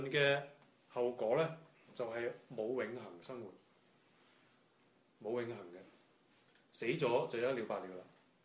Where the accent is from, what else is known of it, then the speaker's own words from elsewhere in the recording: Canada; 就係我哋加拿大人好最出名噶啦